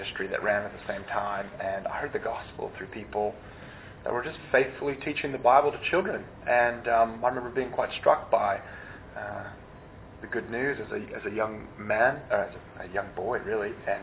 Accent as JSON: {"language": "English", "region": "California", "country": "United States", "tie": "born or raised there", "said": "I grew up in Southern California, and actually Amy and I, we were at the same church as children together, didn't know each other then"}